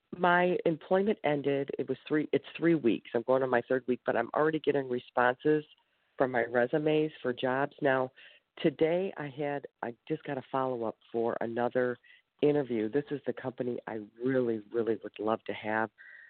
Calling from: Ohio, United States

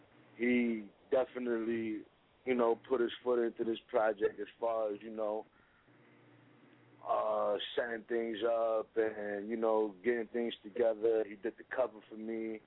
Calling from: Harlem, New York, United States; Hey, I'm calling from Harlem, MAD all day, 10th Street.

